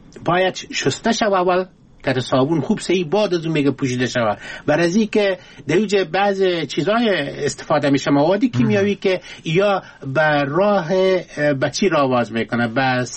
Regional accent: Afghanistan; ما از افغانستان هستیم

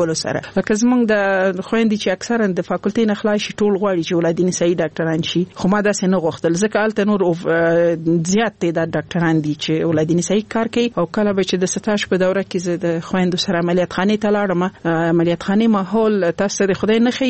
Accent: Laghman, Afghanistan; also born or lived in Nangarhar; زه خپل د لغمان ولایت يم او زما مور غوښتل چې زه باید خځه کې درس وایم، نو ځکه هغه په لغمان کې وځي ماما کور کې په ننګرهار کې پریخوم

